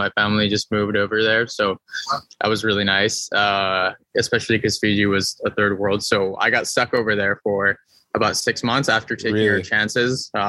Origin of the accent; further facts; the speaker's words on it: Hawaii, United States; growing up in Hawaii, it almost kind of brought that sense of island fever where you're just in one place for such a long time.